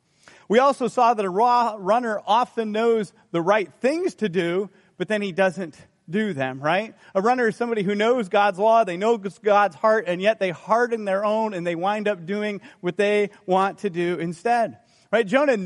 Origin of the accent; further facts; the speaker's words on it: Midwest, United States; You know, I am from the Midwest, and we just don't have as much traffic up there and not so many roads